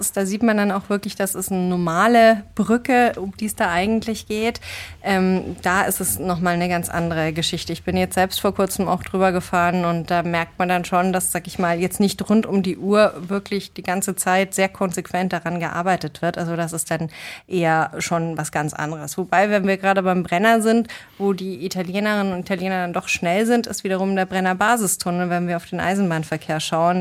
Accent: Rosenheim, Bavaria, Germany; ich bin selbst aus Rosenheim.

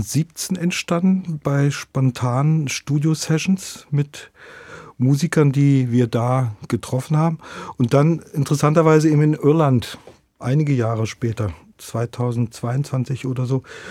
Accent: Magdeburg, Saxony-Anhalt, Germany; born there; In Magdeburg.

